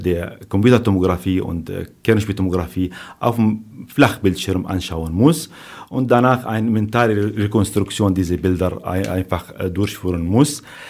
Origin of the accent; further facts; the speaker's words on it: Syria; now in Germany; Ich bin seit 2008 hier in Barbara Klinik tätig, überhaupt in Deutschland seit 2008. Ich komme ursprünglich aus Syrien